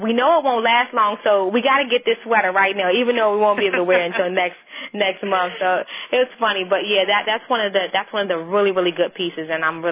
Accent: Washington, District of Columbia, United States; Then I'm back in my hometown, D.C., from the 20th to the 21st.

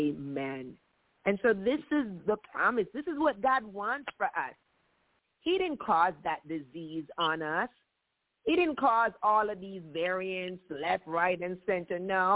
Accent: Jamaica; growing up in Jamaica, I've always seen her, the yard that she occupies

